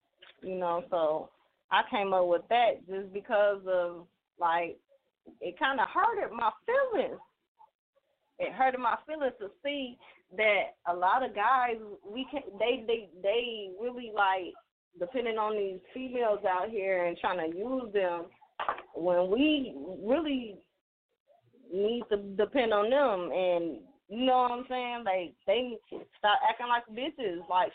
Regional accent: Minneapolis, Minnesota, United States; Southside, Minneapolis, 22nd in Chicago.

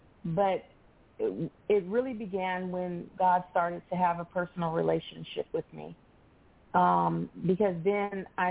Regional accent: Chicago, Illinois, United States; But when we grew up in Chicago, my mom basically would tell us about the Lord

